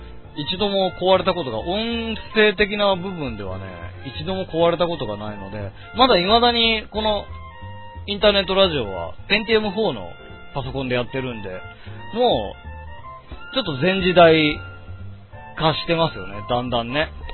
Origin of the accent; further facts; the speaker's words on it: Kyoto, Japan; 僕の実家は京都の北の方なんですけれども、向かう途中は霧で有名なところ